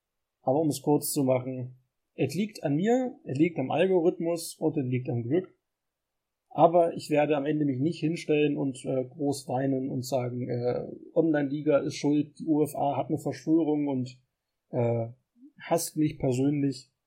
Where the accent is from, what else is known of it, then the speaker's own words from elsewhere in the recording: Lower Saxony, Germany; Also, ich komme ja aus dem Landkreis Celle. Das ist nicht weit von Hannover.